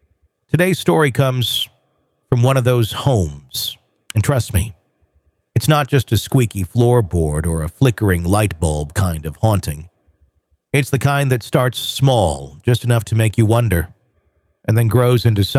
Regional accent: Boston, Massachusetts, United States; born or raised there

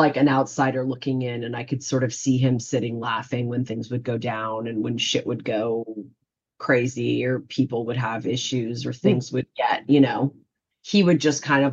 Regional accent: Canada; I remember he got a real kick out of me being Canadian.

